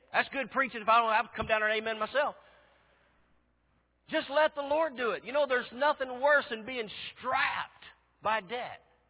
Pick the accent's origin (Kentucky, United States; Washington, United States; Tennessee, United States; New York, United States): Washington, United States; I said, well, I'm from Washington State. I'm broke down in California. I'm on my way to Texas.